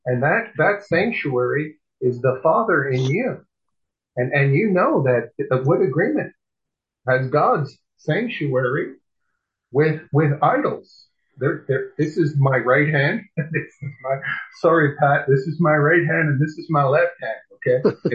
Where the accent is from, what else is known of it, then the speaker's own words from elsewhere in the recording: the South, United States; accent: southern; pardon me, but I'll do a little bit of my southern accent.